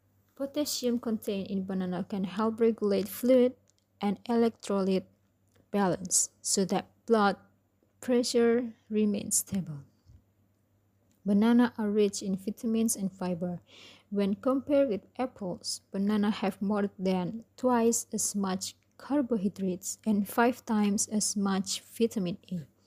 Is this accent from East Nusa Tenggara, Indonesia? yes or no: no; Lumajang, East Java, Indonesia; English is a second language; as usually my friend call me. I'm 19 years old and I'm from Lumajang.